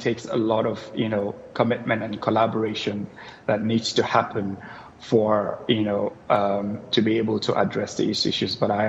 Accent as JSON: {"language": "English", "country": "Nigeria", "said": "I come from Nigeria, and in the Niger Delta of Nigeria today"}